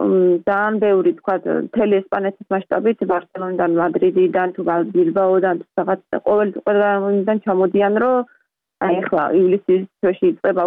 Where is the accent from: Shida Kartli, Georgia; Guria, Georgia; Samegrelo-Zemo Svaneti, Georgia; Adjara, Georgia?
Adjara, Georgia; Batumi; ზღვის ქალაქში გავიზარდე, ბათუმში გავიზარდე და დღესისამდელ დაბხულობით სულ თითქმის ზღვაზე ვიყავით, იმიტომ რომ ძალიან ახლოს ვცხოვრობ პირდაპირ ცენტრში ქალაქში.